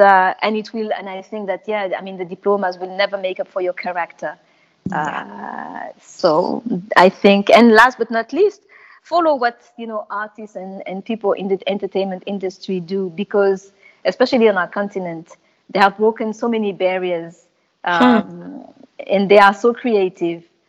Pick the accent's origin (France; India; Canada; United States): France; I wasn't born in Guinea. I wasn't raised in Guinea. I grew up in France